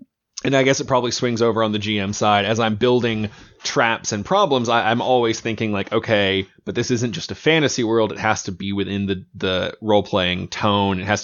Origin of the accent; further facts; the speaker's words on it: Texas, United States; I'm from, let's just say, Texas in general, because I've kind of lived all over the state at various points in my life.